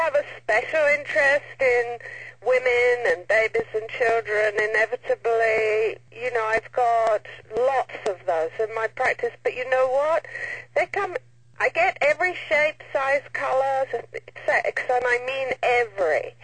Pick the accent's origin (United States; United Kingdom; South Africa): United Kingdom; Yeah, I'm a British homeopath